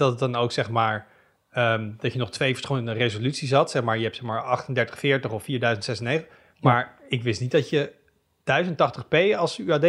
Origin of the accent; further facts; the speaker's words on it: Netherlands; want wij zijn Hollanders en we houden niet van hoge prijzen